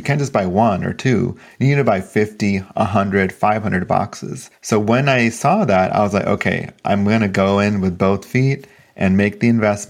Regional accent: Sacramento, California, United States; my hometown in Sacramento, California, there is no company that does what we do.

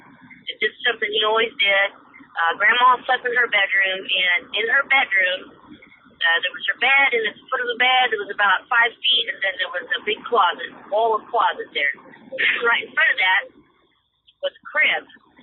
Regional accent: Illinois, United States; I grew up in Southern Illinois, and this happened at my grandparents' house in the early 80s.

